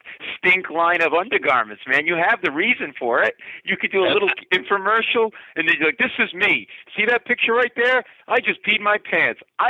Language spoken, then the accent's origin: English; Providence, Rhode Island, United States; my favorite teams are all Boston teams because I grew up in Providence, Rhode Island.